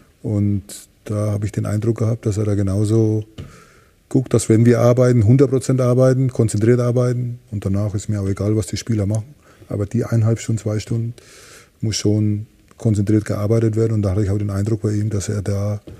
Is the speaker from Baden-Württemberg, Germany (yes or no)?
no; Bavaria, Germany; now in Hamburg, Germany; Dann bin ich als Franke nach Hamburg gekommen.